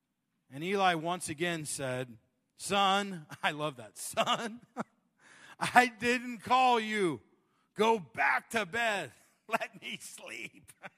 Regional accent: Arizona, United States; Big Phoenix Suns fan because I'm from Arizona, which means I'm used to disappointment in my life.

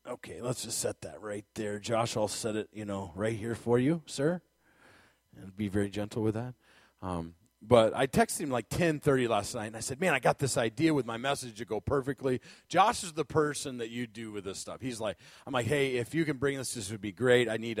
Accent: Scotland, United Kingdom; I'm Scottish

